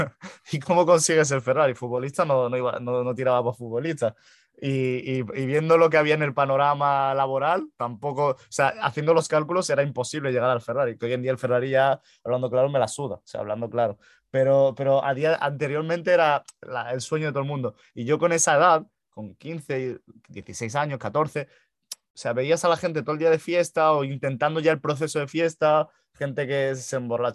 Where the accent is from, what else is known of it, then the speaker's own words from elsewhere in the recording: Málaga, Andalusia, Spain; Soy de Málaga, de la Costa del Sol.